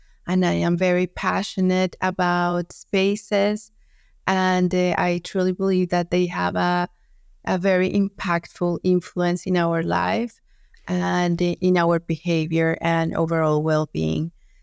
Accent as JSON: {"language": "English", "country": "Colombia", "said": "And we love it because it is from my country. I am from Colombia."}